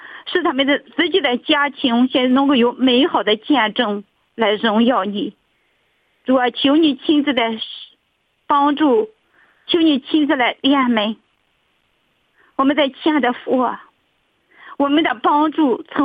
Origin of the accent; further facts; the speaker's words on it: Qingdao, Shandong, China; 我是青岛的